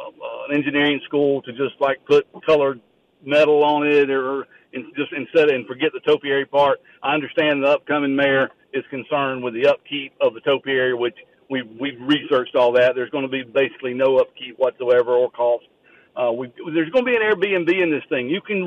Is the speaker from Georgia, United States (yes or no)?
yes; Fitzgerald, Georgia, United States; This is my hometown. I absolutely love it here.